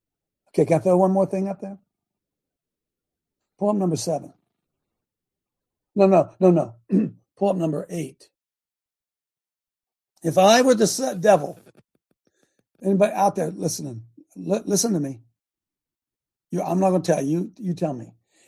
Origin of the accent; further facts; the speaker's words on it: Cleveland, Ohio, United States; My hometown of Cleveland was one of the northern terminus points on the railroad. We grew up hearing that this old home or that old building housed secret passageway and compartments where escaping slaves holed up until nightfall